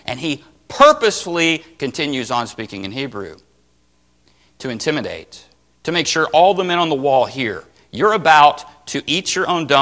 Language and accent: English; Texas, United States; Man, I'm from Texas and I hate snakes.